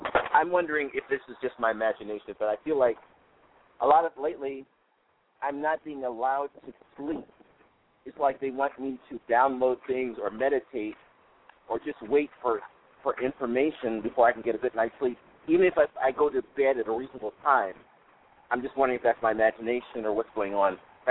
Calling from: California, United States; California.

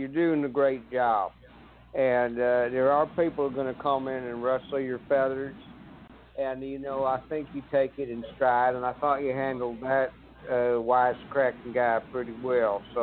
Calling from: Missouri, United States; I'm calling from Missouri.

